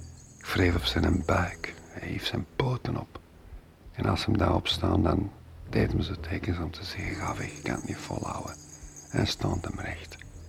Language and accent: Dutch; Antwerp, Flanders, Belgium; ik ben Vlaming, maar een Antwerpenaar is zo'n beetje verwaterd en gecosmopolitiseerd, of hoe zeggen ze dat.